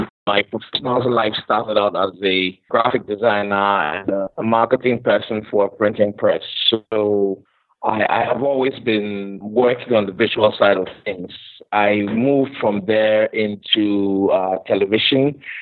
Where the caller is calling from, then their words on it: Accra, Greater Accra, Ghana; I am speaking from Accra, Ghana.